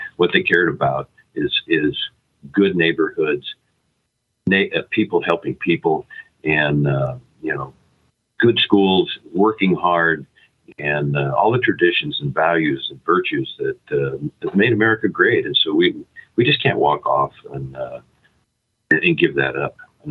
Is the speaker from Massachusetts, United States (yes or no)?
no; Gold Beach, Oregon, United States; born there; I was born in Gold Beach. I know Oregon.